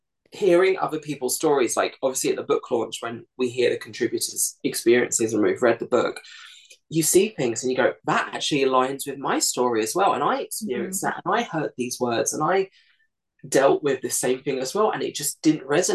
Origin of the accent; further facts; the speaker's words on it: England, United Kingdom; fitting into this country and just kind of assimilating in this world that it was all about, well, we're English, we're English, we're English, but we have brown skin.